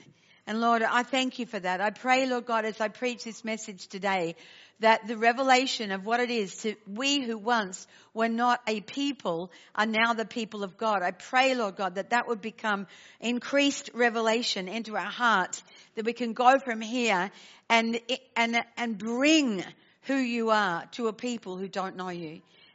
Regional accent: Australia; I come from Australia, as you can tell, and I'm back there again now.

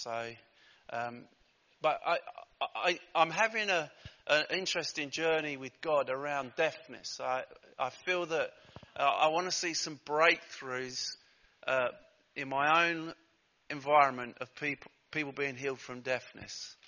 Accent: Basildon, East of England, United Kingdom; I always say I'm from Basildon, which really upsets her because she likes to say we're from Wickford.

